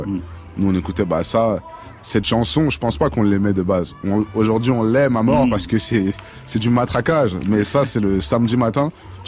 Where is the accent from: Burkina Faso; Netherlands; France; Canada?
France; La Courneuve, Île-de-France; C'est comme si la ville, c'était notre pays. On est des Courneviens, donc c'est comme si c'était notre nationalité.